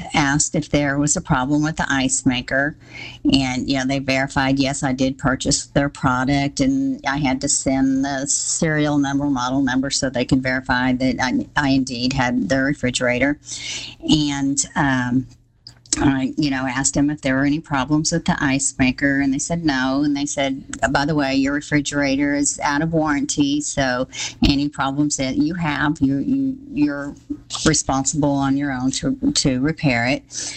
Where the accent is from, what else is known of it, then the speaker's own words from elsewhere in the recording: Texas, United States; To start out … I'm from Central Texas.